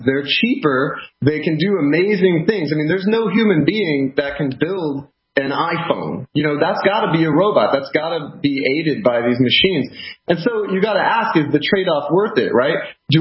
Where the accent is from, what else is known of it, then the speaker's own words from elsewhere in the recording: Tulsa, Oklahoma, United States; But I have to say, so I grew up in Tulsa, Oklahoma. My dad ran a body shop that he inherited from my grandfather.